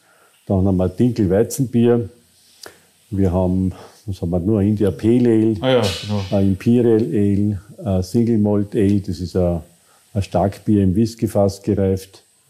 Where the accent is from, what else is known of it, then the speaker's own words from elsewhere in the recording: Krems, Lower Austria, Austria; also born or lived in Furth bei Göttweig, Austria; ich bin gebürtiger Kremser oder eigentlich Furt Göttwerk.